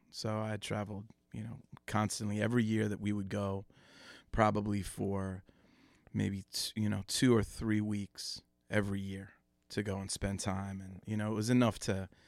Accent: Cleveland, Ohio, United States; moved away as an adult; now in New York, United States; yeah, I'm from Cleveland, grew up, you know, went to Kenyon College, and then I moved to New York in 93

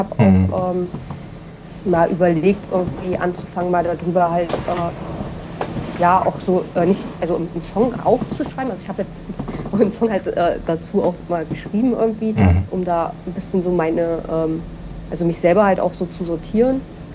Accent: East Germany, Germany; ich komme aus dem Osten und ich habe da nochmal eine ganz andere Wahrnehmung.

